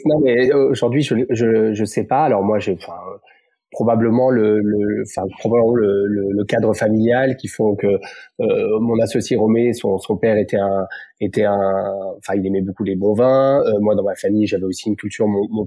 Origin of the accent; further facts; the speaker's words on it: Montpellier, Occitanie, France; born there; Donc en fait, je suis né à Montpellier comme mes deux business partners.